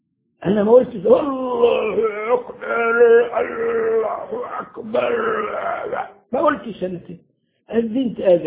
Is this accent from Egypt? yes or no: yes; Upper Egypt, Egypt; عندنا في الصعيد